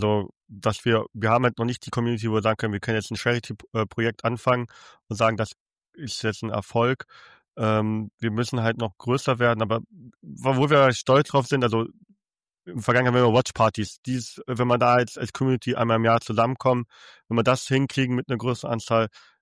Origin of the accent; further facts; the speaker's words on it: Hamburg, Germany; ich komme aus Hamburg